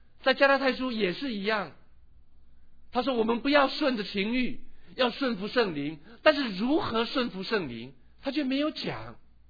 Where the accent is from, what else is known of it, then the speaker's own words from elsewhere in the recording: China; 我们中国人有孔孟思想，我们中国人有四维八德，我们中国人有伦理，我们中国人有孝道，我们中国人讲忠讲善